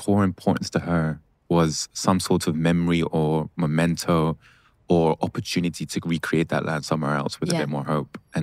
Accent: London, United Kingdom; I grew up in the West, in London, being a minority, multicultural Muslim boy in London.

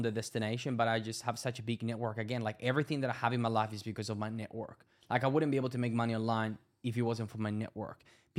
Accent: Chile; English is a second language; I am natural. I'm from Chile. I love the food in Chile.

